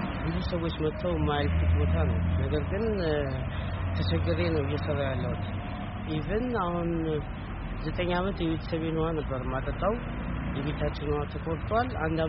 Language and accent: Amharic; Dire Dawa, Ethiopia; ከዚራ ውስጥ ድሮ ተወልደን ያደግንበት አካባቢ ምንም ፀሐይ መጥቶን አያውቅም።